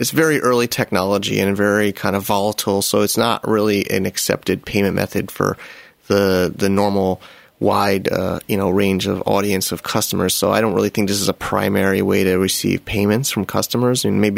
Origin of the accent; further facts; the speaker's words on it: United States; moved away; I am American, I could easily, have a U.S. company, U.S. merchant account, but I live and do business overseas, and my funds are coming in and out of Hong Kong and Asia.